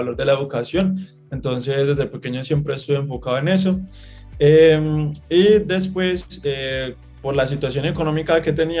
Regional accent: Caldas, Colombia; yo vengo de Caldas, que es un departamento de Colombia que es de campesinos, ¿sí? Es de personas que normalmente pues suelen tener fincas, trabajar en agricultura y todo eso. Entonces me crié recogiendo café, que es algo muy característico de acá de Colombia.

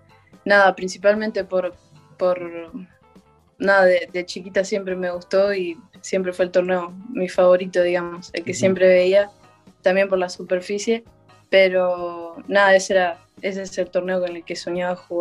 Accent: Mar del Plata, Buenos Aires Province, Argentina; yo empecé a jugar acá en Mar del Plata a los 4 años y nada, empecé a jugar acá

